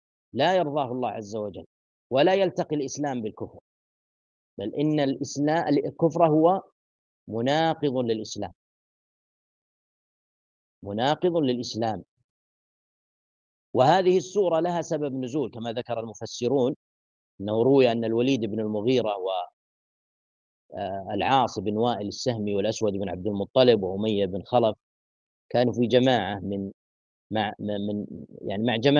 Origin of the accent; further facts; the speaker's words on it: Saudi Arabia; فيه ونشأت فيه وأكلت من خيراته وشعرت بالأمن والاطمئنان فيه. ونحن ولله الحمد في بلد عظيم، بلد مبارك، بلادنا المملكة العربية السعودية